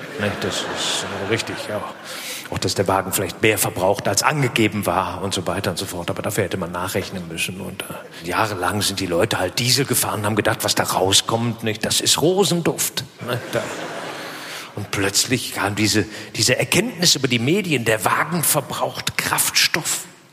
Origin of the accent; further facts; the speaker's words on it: Germany; Ich bin am Rhein aufgewachsen im Westen